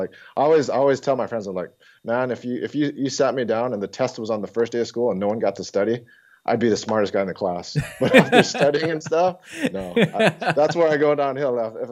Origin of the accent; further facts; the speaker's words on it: Hawaii, United States; I came from Hawaii, born and raised in Hawaii, went to University of Oregon, where there's like 3% Asian people.